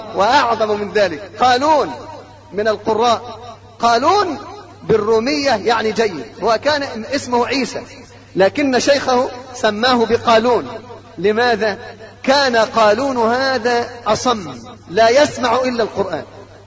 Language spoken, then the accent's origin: Arabic; Egypt; حتى الحي الموجود عندنا في مصر ما هو أثر النبي،